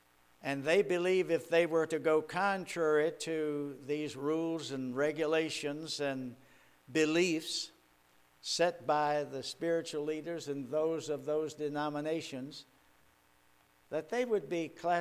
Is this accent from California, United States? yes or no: no; Richmond, Virginia, United States; I was born and raised in Richmond, up in the West End, but grew up on Church Hill.